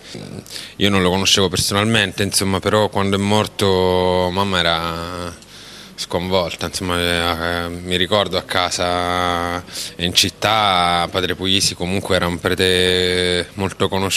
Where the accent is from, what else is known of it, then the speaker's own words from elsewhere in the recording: Palermo, Sicily, Italy; Sono palermitano e ho un'età per cui mi sono visto succedere davanti agli occhi tante cose tremende in quella città.